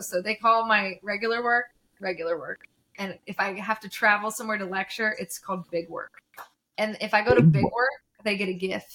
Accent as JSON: {"language": "English", "region": "Louisiana", "country": "United States", "tie": "born or raised there", "said": "I grew up in Louisiana. I've had enough of the mosquitoes."}